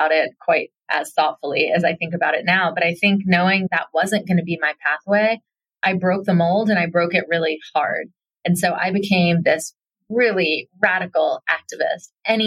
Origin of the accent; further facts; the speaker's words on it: Atlanta, Georgia, United States; I was growing up in Atlanta, I was a little bit of a rebellious spirit.